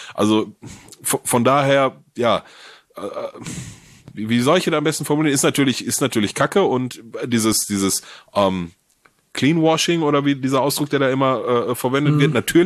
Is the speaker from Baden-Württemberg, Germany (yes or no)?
no; Gelsenkirchen, North Rhine-Westphalia, Germany; Ich komme aus Gelsenkirchen, ne? Ich kann was ab.